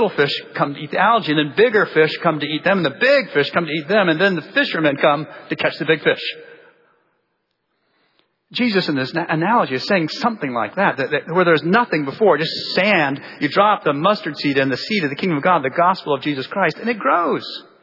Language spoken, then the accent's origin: English; Jacksonville, Florida, United States; I grew up in Florida in Jacksonville, and we would do deep sea fishing.